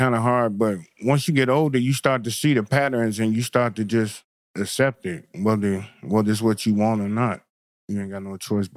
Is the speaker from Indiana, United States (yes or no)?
yes; Elkhart, Indiana, United States; also born or lived in Benton Harbor, Michigan; I was born in Benton Harbor, Michigan. But I was raised pretty much in Elkhart, the streets of Elkhart.